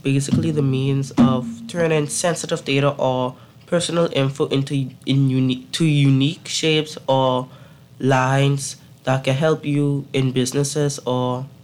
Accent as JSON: {"language": "English", "town": "Nassau", "region": "New Providence", "country": "Bahamas", "said": "I came from Nassau"}